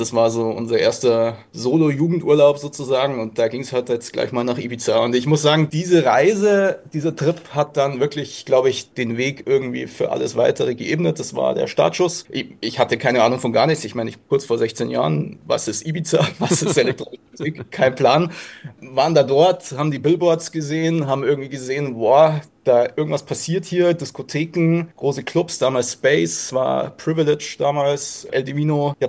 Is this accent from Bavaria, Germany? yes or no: yes; Rosenheim, Bavaria, Germany; born there; mein Dad hatte in den 80ern schon eine Diskothek in Rosenheim, das ist auch mein Geburtsort